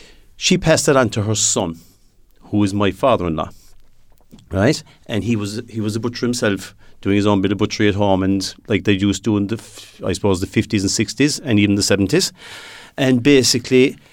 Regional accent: Glenflesk, Munster, Ireland; accent: Kerry; Well, I'm originally from Glenflesk, but I went to school in Ballyvourney, secondary school in Ballyvourney, met my wife, and the rest is history, right?

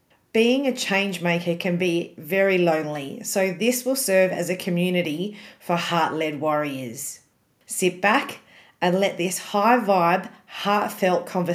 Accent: Australia; Obviously, I'm an Aussie.

